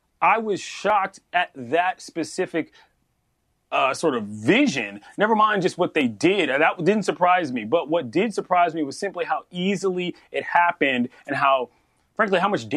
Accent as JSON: {"language": "English", "town": "Washington", "region": "District of Columbia", "country": "United States", "tie": "born or raised there", "said": "Never mind the capital of the United States of America, most powerful city in the world, my hometown."}